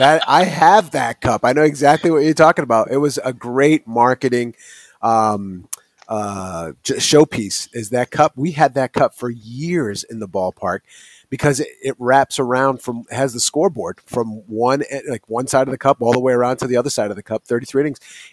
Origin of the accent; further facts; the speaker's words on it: Pawtucket, Rhode Island, United States; and I grew up in Pawtucket. I remember the game because I lived only blocks away from the stadium as a kid growing up.